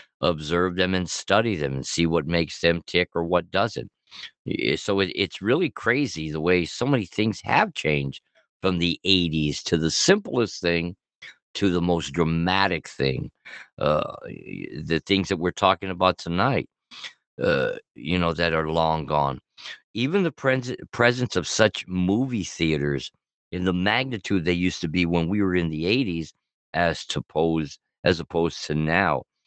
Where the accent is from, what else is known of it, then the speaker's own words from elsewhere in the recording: California, United States; growing up in Montevideo, California, I used to go to a lot of those park programs after school or a summer.